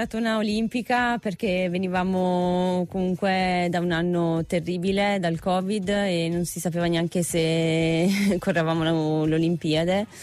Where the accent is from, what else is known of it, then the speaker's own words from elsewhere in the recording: Venice, Veneto, Italy; perché dovevo correre nella mia Venezia, perché sono veneziana